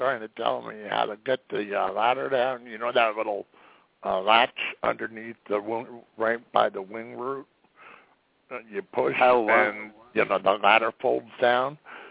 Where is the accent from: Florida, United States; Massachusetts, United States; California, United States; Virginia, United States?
Massachusetts, United States; ever since I was born up in the Northeast, up not far away. I lived not too far away from Walden's Pond, where Henry David Thoreau lived.